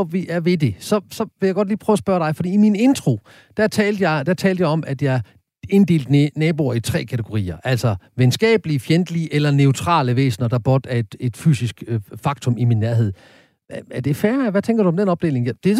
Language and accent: Danish; Horsens, Central Denmark Region, Denmark; Jamen jeg er jo fra Horsens, så derfor er jeg sådan lidt ligesom sådan her.